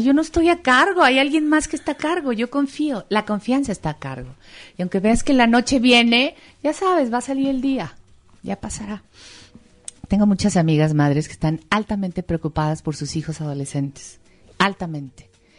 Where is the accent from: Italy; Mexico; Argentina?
Mexico; porque soy mexicana y porque sé lo que mi país necesita.